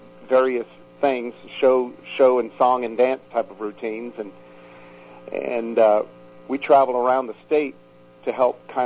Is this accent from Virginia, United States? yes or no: yes; Norfolk, Virginia, United States; also born or lived in Waterville, Maine; I was born in Maine, up around Waterville area, near Augusta, and was relocated with my parents down to Norfolk, Virginia, where they started square dancing.